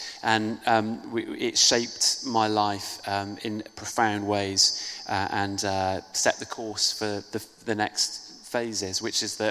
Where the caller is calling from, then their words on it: Isle of Dogs, London, United Kingdom; And I'm coming to you from the Isle of Dogs. So I came through the foot tunnel and then cycled over this way from through Greenwich and that sort of thing.